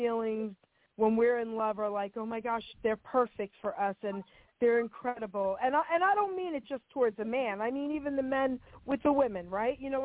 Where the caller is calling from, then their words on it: New Jersey, United States; I'm calling from New Jersey.